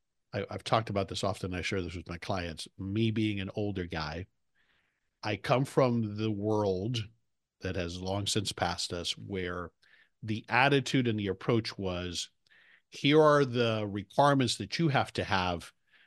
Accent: Florida, United States; also born or lived in Dallas, Texas; I live in Florida now. Well, I grew up in Florida, but I spent 31 years in the Dallas, Texas area, Dallas, Fort Worth area, rather.

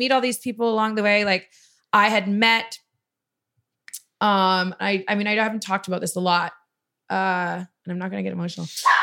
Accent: Canada; she was American, I'm Canadian.

